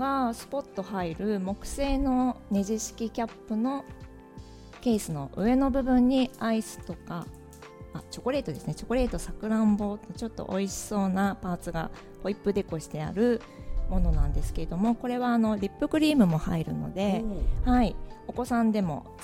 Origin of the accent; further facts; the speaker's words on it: Kuriyama, Hokkaido, Japan; now in Sapporo, Japan; 高校生まで栗山高校出身なので、高校生までは栗山で、今は札幌に住んでますが、札幌の方が今もう長くなってしまいましたが、地元がこちらです。